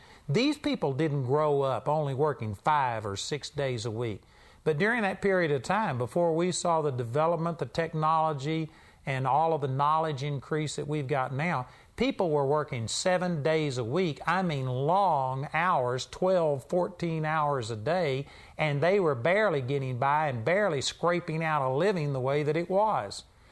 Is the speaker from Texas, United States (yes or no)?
yes; Texas, United States; You know, I grew up in Texas, and when I was a kid, they actually had what they call blue laws.